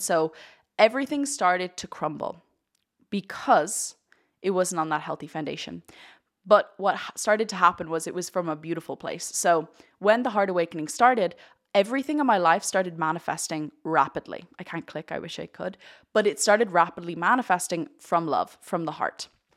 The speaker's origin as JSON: {"language": "English", "country": "Ireland", "tie": "born or raised there", "said": "And growing up in Irish culture, Ireland have this quite stigmatic approach to people."}